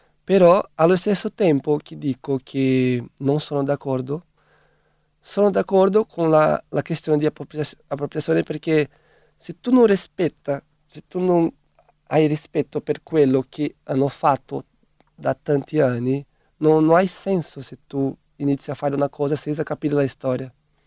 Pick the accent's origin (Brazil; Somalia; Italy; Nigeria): Brazil; Italian is a second language; Io sono brasiliano, se ti dico che non ascolto funk, sono un po' fuori.